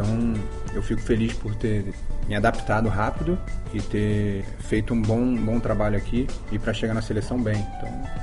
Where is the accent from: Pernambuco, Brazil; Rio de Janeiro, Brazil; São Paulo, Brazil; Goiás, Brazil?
Rio de Janeiro, Brazil; Só tinha eu nascido no Rio de Janeiro ali. Então, eu era o único jogador que nasceu no Rio de Janeiro